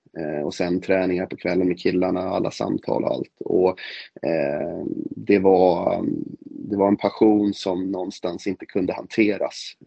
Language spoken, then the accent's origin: Swedish; Stockholm, Stockholm County, Sweden; Jag hoppas ju verkligen som stockholmare att AIK kan etablera sig.